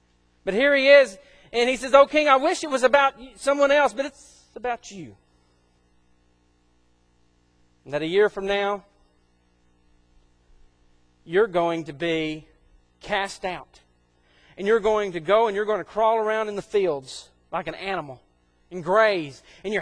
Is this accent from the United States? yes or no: yes; United States; but, you know, I'm an American, though, and I'm proud of that.